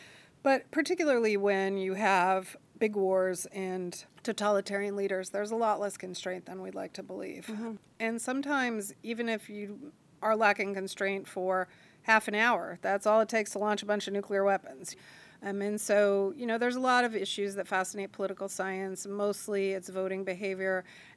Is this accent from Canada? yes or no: no; Hawaii, United States; I think my interest in all things military came out of growing up in Hawaii and growing up with some, you know, with a father who had spent his career in the Navy